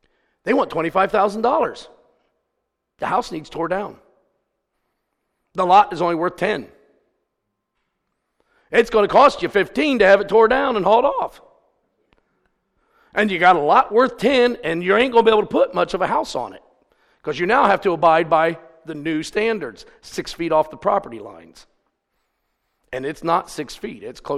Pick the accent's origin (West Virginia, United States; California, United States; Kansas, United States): West Virginia, United States; Now, I'm from West Virginia. That's common.